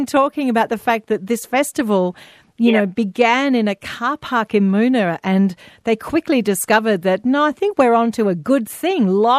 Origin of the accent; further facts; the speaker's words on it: Tasmania, Australia; You know, when I grew up in Tasmania